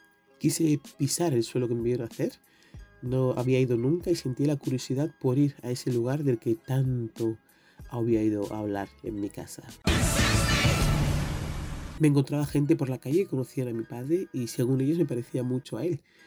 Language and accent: Spanish; Equatorial Guinea; me vuelvo a mi país de origen. Así, siempre estará bien Guinea Ecuatorial.